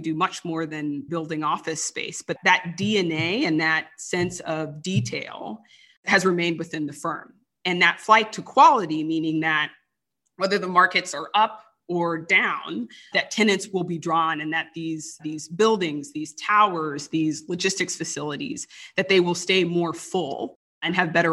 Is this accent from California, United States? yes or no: no; Houston, Texas, United States; I'm from Houston, so a city that is famous for its lack of zoning.